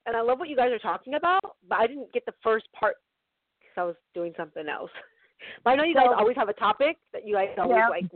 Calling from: California, United States; from California.

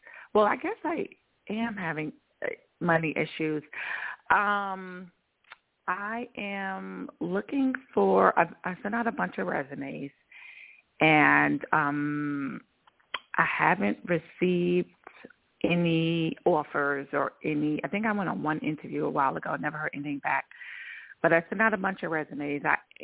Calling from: Georgia, United States; I'm in Georgia.

